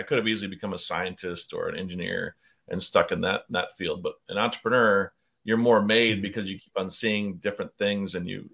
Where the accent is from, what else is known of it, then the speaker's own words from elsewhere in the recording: South Dakota, United States; my world, I grew up in South Dakota, the plant manager.